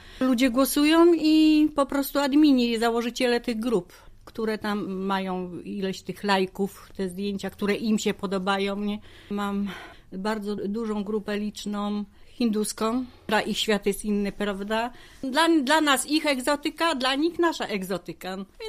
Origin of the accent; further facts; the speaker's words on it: Katowice, Silesian Voivodeship, Poland; now in United Kingdom; bo moim miastem to jest w ogóle Katowice, bo jestem z Katowic, tu jestem urodzona.